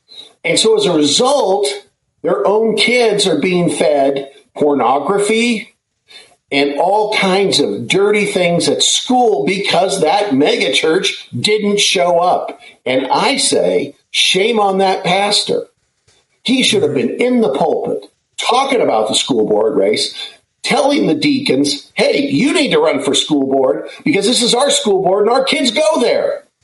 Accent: Seattle, Washington, United States; moved away as an adult; I'm originally from Seattle, as you know, and I drove to Washington, D.C. to be part of the Reagan Revolution.

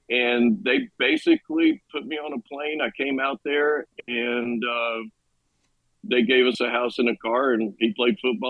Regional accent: Boone, North Carolina, United States; now in California, United States; here's this little boy born and raised in Boone, North Carolina, and all of a sudden he's in California living the dream

